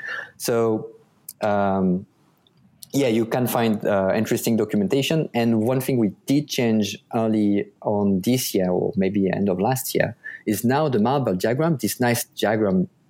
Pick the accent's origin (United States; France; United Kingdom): France; accent: French; English is a second language; And he supported my French accent, which I assure you was much worse than what it is right now as you listen.